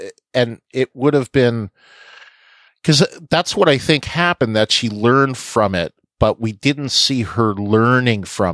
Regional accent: Canada; accent: Canadian; I mean, some will say with my Canadian accent, sometimes it's stronger than other times.

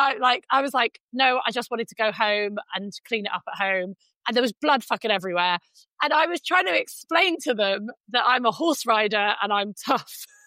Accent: Cyprus; I grew up in Cyprus.

